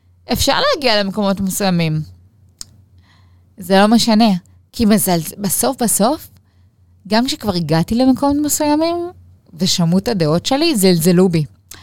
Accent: Ashdod, Southern District, Israel; אז אני גדלתי באשדוד.

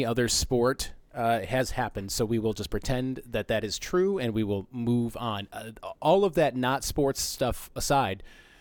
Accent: Michigan, United States; I know because we're from Michigan, we're legally mandated to hate Ohio

